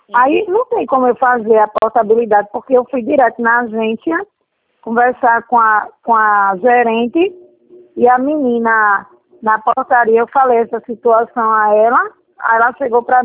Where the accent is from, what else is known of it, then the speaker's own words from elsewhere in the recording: Olinda, Pernambuco, Brazil; Agora, eu não sou de Jaboatão, não, eu sou de Olinda.